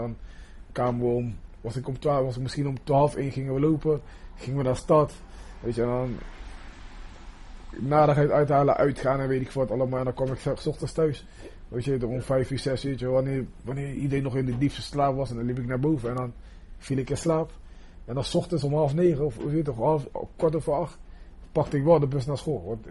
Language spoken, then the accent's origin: Dutch; Rotterdam, South Holland, Netherlands; We komen uit Katerdrecht. Katerdrecht was vroeger... de Kaap noemen ze het omdat het de Kaap de Goede Hoop werd genoemd, weet je.